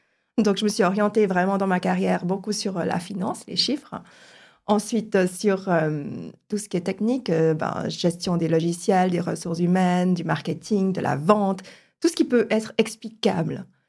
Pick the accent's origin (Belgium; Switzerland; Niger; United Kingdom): Switzerland; born there; first language Chinese; French is a second language; Mes parents sont réfugiés de la guerre du Vietnam. Donc, je suis issue d'une autre langue. Je suis née en Suisse. Par contre, je ne parlais pas le français dès le début. J'étais plus immergée dans le chinois. Ils sont d'origine chinoise.